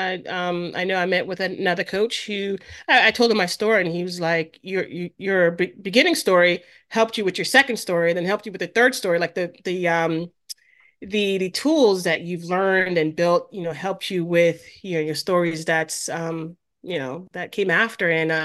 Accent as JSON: {"language": "English", "region": "New York", "country": "United States", "accent": "New York", "said": "Like my accent was just so strong, and they couldn't really understand my New York accent."}